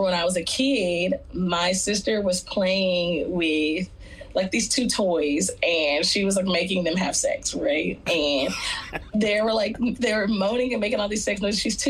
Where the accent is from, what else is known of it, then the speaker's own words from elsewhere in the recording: the South, United States; But yeah, growing up in the Bible Belt is a very unique experience